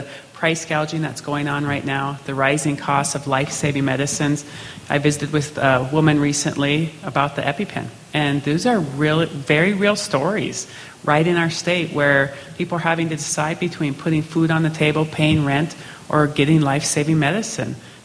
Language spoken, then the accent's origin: English; Browning, Montana, United States; I grew up in Browning, and we have areas around the country that have very high poverty